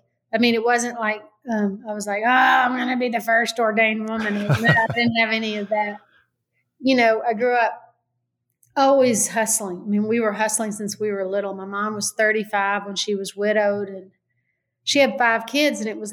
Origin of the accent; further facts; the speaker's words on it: the South, United States; when I grew up in the South, I love story like, you know, it's how I kind of come to understanding.